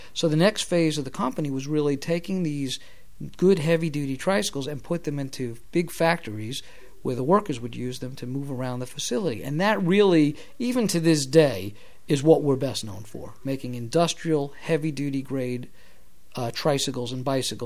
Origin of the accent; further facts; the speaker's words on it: New York City, New York, United States; And remember, we're from New York City where things are vertical, not horizontal.